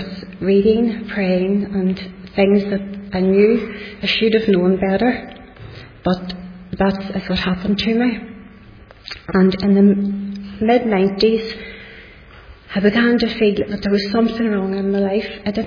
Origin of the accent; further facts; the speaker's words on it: Belfast, Northern Ireland, United Kingdom; born in Shankill Road